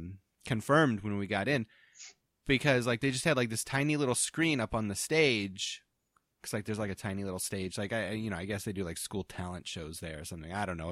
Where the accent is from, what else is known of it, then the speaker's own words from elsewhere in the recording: Dayton, Ohio, United States; I mean, like growing up in Dayton, like you just get like with drive-ins, like you just get spoiled by shit